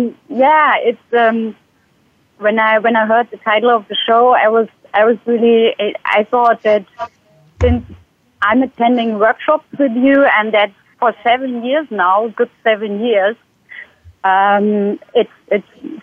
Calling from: Hanover, Lower Saxony, Germany; I'm calling in from Hanover in Germany today.

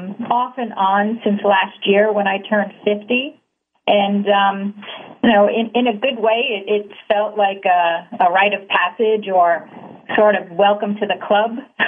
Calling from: New York City, New York, United States; Hi, I'm calling from New York City

